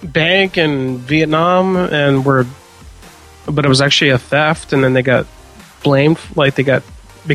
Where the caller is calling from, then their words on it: Fort Worth, Texas, United States; Yes, hello. … I'm calling from Fort Worth.